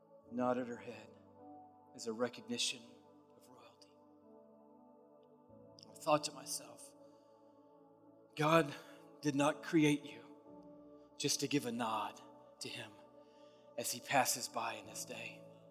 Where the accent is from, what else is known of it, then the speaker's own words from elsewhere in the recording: Smyrna, Georgia, United States; I grew up in Dirt clod war era in Smyrna, Georgia.